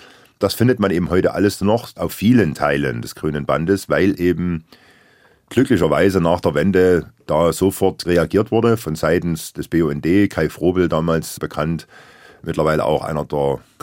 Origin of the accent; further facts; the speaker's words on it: Germany; Allein schon Mödlareuth, das geteilte Dorf, was ja von meinem Heimatort nur knapp 20 Kilometer entfernt ist.